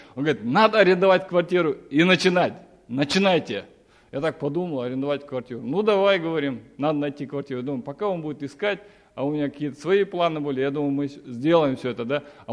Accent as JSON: {"language": "Russian", "country": "Kazakhstan", "said": "У меня казахское служение, плюс ко всему я казах."}